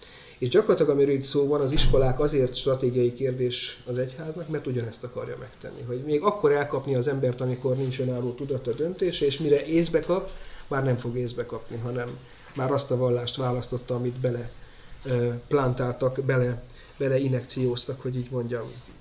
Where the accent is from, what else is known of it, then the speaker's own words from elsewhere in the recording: Eger, Heves, Hungary; én egri gyerek vagyok, tehát egri csillagokhoz nekem azért közel állt, meg ugye ott éltem a vár tövében